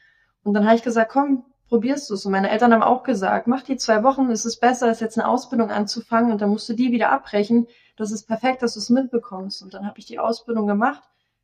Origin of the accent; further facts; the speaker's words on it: Saxony, Germany; first language Sorbian; German is a second language; also born or lived in Black Forest; Wir sind dann hier rüber wieder gezogen. Also mein Vater kommt aus Görlitz, meine Mutter hier aus Radibor, aus der sorbischen Gegend. Hier bin ich auch aufgewachsen. Also ich bin auch muttersprachlich sorbisch, habe die sorbische Tracht getragen, bin auf eine sorbische Schule gegangen